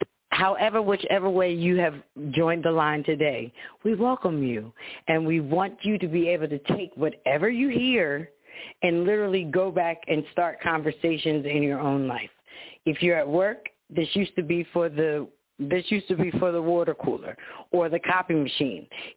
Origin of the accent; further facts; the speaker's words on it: Philadelphia, Pennsylvania, United States; And y'all know we come from Philadelphia